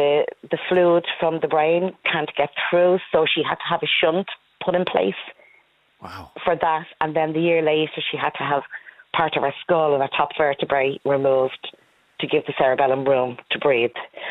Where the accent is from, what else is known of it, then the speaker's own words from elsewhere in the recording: Dublin, Leinster, Ireland; I'm from Dublin 4, yes.